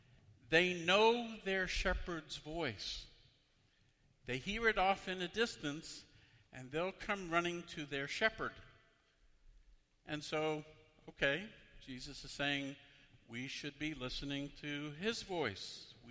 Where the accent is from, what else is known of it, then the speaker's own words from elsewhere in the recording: New York City, New York, United States; also born or lived in Nebraska; those of you who know me well, know I grew up in New York City.